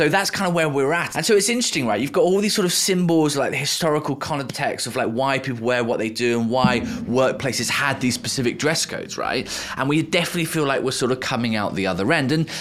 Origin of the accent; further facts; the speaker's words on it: United Kingdom; speaking as a Brit